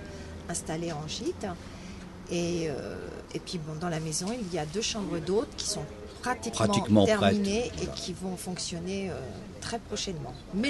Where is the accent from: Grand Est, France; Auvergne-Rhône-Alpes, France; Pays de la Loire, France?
Pays de la Loire, France; Et moi de la Sarthe.